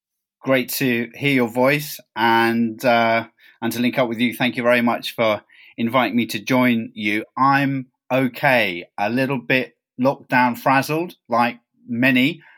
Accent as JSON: {"language": "English", "region": "London", "country": "United Kingdom", "tie": "born or raised there", "said": "Well, I was born and bred in London, in Notting Hill."}